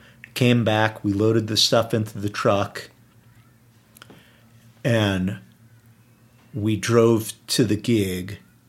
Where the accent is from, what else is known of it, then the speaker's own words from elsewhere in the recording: New Jersey, United States; I'm from New Jersey.